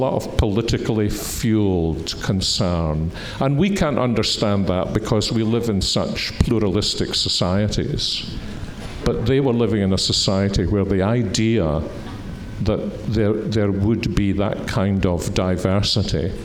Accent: Scotland, United Kingdom; As a Scotsman, it horrifies me that Oliver Cromwell came to Scotland knowing that he would kill Reformed believers in war.

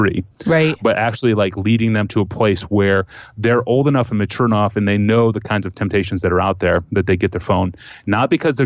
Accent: Nebraska, United States; I grew up in Nebraska, so there was no, like, I could choose.

